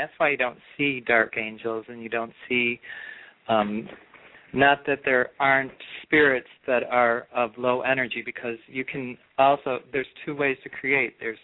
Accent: North Carolina, United States; I'm from North Carolina.

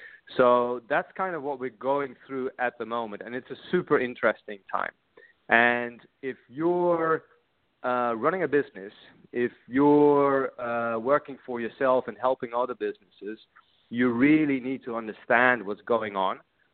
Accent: Netherlands; English is a second language; I'm actually from the Netherlands, but you know, The Netherlands is a tiny little country next to Germany, so we all happen to, you know German pretty well.

